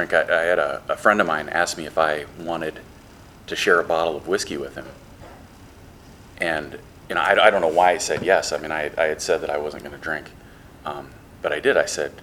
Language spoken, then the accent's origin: English; North Dakota, United States; now in Tampa, United States; I just moved to Tampa just a little under 2 months ago. So this is my first time at the meeting. I'm originally from North Dakota.